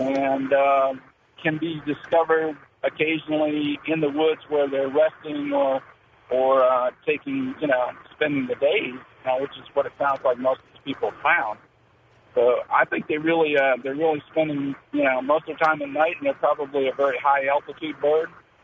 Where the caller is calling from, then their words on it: Louisiana, United States; I'm calling from Louisiana. I'm a first-time caller